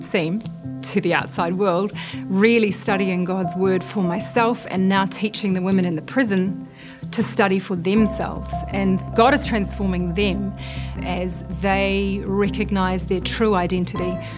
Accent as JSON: {"language": "English", "country": "New Zealand", "lives_now": "Cambodia", "said": "I'm from New Zealand, and I currently live and have lived for 7 years in Cambodia."}